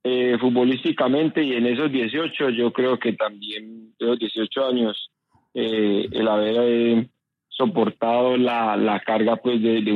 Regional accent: Santander de Quilichao, Cauca, Colombia; salí de mi pueblo de Santander de Quilichao

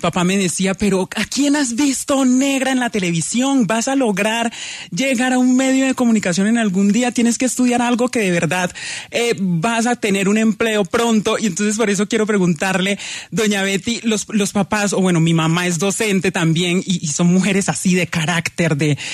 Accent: Chocó, Colombia; yo soy del Baudó, entonces llegábamos a Ismina a estudiar

